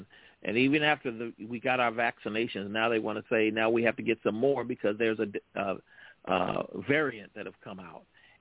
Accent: Compton, California, United States; From the time that I grew up here in Compton, where I'm

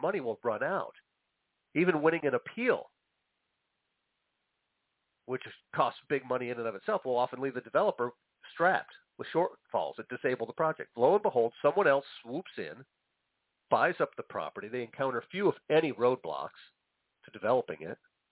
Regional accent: Illinois, United States; even though my home state of Illinois, my original home state, actually outproduces Iowa

